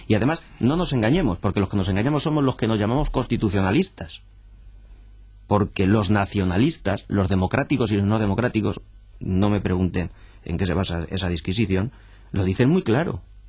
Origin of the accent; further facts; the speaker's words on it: Castilla-La Mancha, Spain; yo, que soy castellano manchego, voy a ser sujeto pasivo